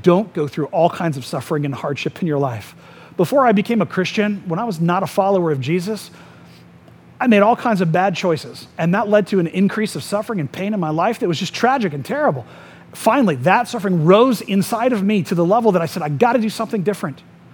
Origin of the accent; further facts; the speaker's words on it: Winter Springs, Florida, United States; I grew up in Tuscola, which is in Winter Springs.